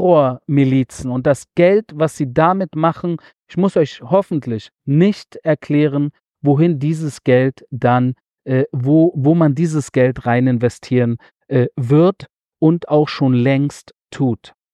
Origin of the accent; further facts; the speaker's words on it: Göttingen, Lower Saxony, Germany; born there; weil Göttingen mein Geburtsort ist. Ich bin in Göttingen zur Welt gekommen